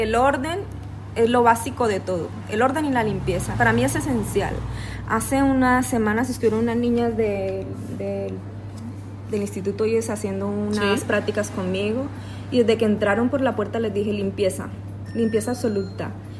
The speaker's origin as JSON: {"language": "Spanish", "country": "Colombia", "moved": "yes", "lives_now": "Spain", "said": "Luego en Colombia, porque yo soy de Colombia, sí. Hice allí cursos de repostería."}